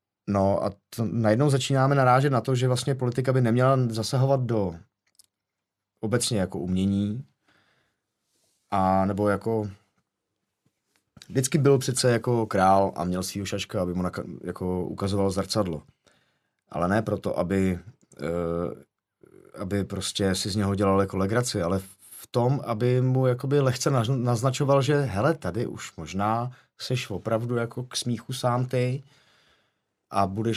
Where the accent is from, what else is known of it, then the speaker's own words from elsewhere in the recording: Ostrava, Moravian-Silesian Region, Czechia; moved away; když jsem odcházel z Ostravy, nebo tím, že jsem v Ostravě vyrostl a ty města jsou si velmi podobný.